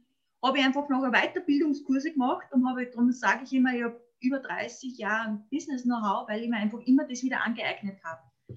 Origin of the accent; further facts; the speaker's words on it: Upper Austria, Austria; Also ich komme aus Oberösterreich.